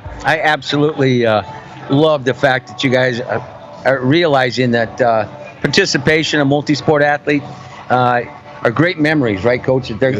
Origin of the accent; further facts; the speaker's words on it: Midwest, United States; I'm from the Midwest myself, but my daughter lives in Chicago.